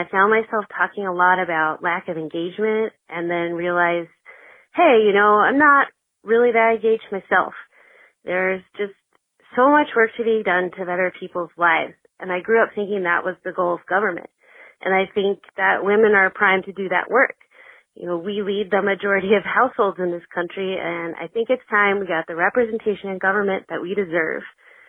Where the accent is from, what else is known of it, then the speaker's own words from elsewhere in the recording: Austin, Texas, United States; from Austin, Texas.